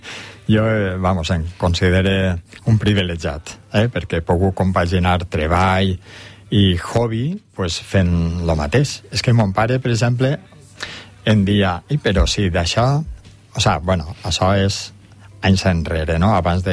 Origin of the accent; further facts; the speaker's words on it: Oliva, Valencian Community, Spain; Sí, soc d'Oliva, sí, de tota la vida, i amb molt d'orgull, i sempre he volgut viure allí, no?